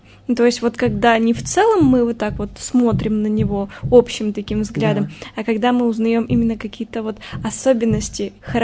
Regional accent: Yekaterinburg, Sverdlovsk Oblast, Russia; born there; на Уралмаше я родилась, на Эльмаше я живу сейчас

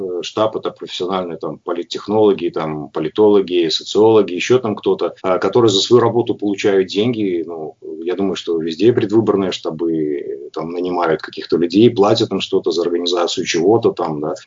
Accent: Belarus; чтобы помнить о том, что мы все белорусы, мы все граждане одной страны

